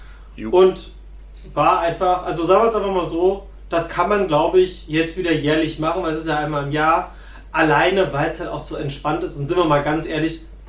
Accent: Berlin, Germany; ich bin aus Pankow.

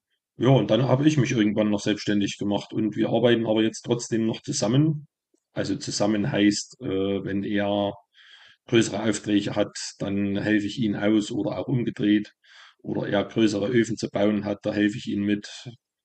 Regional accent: Oelsnitz, Saxony, Germany; Ich bin in Ölsnis geboren und ja, lebe mein ganzes Leben schon hier. Einmal haben wir ein paar Jahre dann mit meiner Frau die erste Wohnung hatten wir in Weischlitz, sie ist 10 Kilometer weiter von hier.

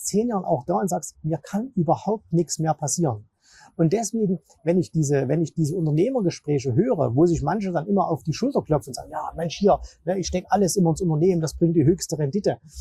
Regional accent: Zwickau, Saxony, Germany; Du weißt vielleicht, meine Heimatstadt ist Zwickau.

